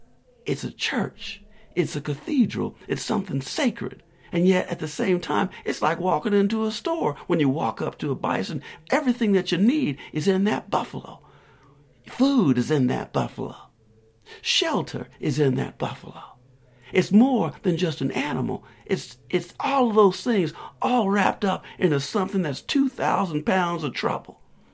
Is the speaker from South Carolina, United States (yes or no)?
yes; Spartanburg, South Carolina, United States; growing up in South Carolina, growing up in Spartanburg, I got a lot of names that were called me.